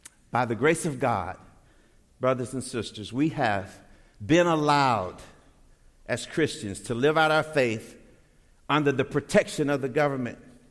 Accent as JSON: {"language": "English", "town": "Shreveport", "region": "Louisiana", "country": "United States", "tie": "born or raised there", "said": "When I was growing up in Shreveport, Louisiana, at the Galilee Baptist Church, we used to sing this beautiful song"}